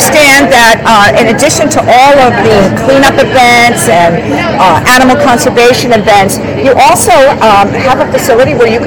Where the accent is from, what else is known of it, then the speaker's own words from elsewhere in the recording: San Diego, California, United States; I came from San Diego, which was once a sleepy Navy town, and that blossomed.